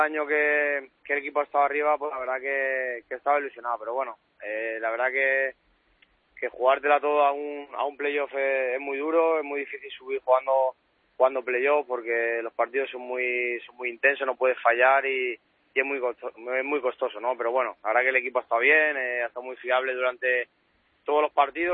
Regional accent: Alicante, Valencian Community, Spain; anoche llegué a Alicante y bueno, entrando un poco en casa y ya estoy por aquí por mi tierra.

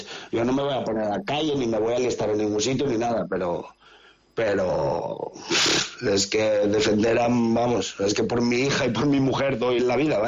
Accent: La Felguera, Asturias, Spain; moved away as an adult; Felguera.

